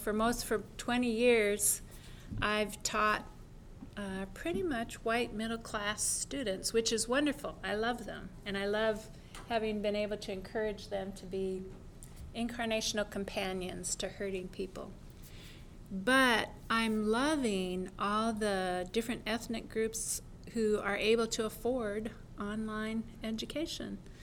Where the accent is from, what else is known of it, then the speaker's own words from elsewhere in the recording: Saskatchewan, Canada; also born or lived in Montana, United States; I grew up in Saskatchewan and Montana